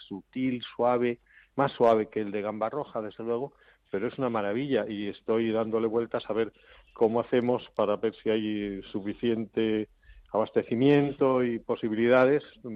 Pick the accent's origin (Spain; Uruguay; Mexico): Spain; Community of Madrid; nosotros somos también madrileños.